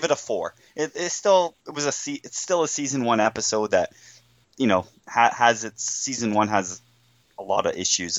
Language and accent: English; Ontario, Canada; from Ontario, Canada.